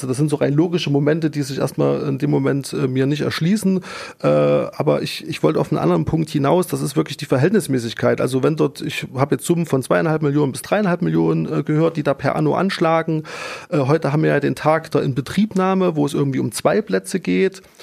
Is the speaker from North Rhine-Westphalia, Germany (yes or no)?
no; Thuringia, Germany; Also ich komme aus dem Altenburger Land